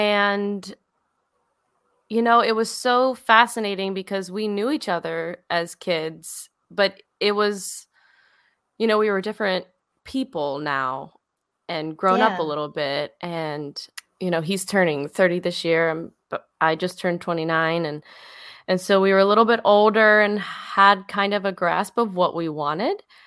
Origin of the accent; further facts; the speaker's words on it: Kentucky, United States; And we grew up in Eastern Kentucky, so a very small town. One middle school, one high school, so everyone knows each other.